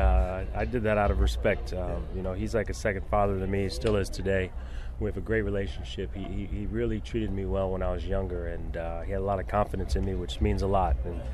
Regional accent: New Jersey, United States; born there; You know, I was born in New Jersey, so I was a big Yankee fan growing up

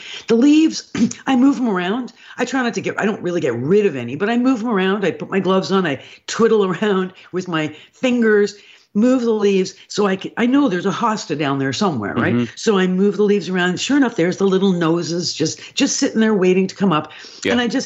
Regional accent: Canada; So what we've learned as Canadian gardeners is to not so quickly clean up.

